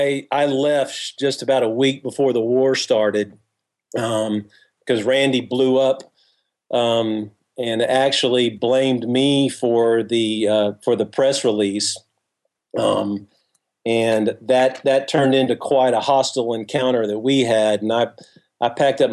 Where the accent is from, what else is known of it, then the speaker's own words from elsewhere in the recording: Texas, United States; It's especially hard when you're a Southerner. And, you know, I grew up in Texas myself.